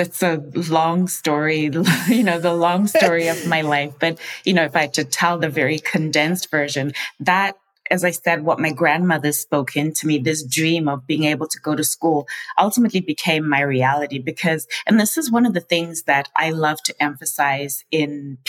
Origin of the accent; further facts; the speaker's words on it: Zimbabwe; I was born and raised in Zimbabwe. And actually, at the time I was born, it was Rhodesia. And I was literally born and raised in a mud hut. We had no running water, no electricity.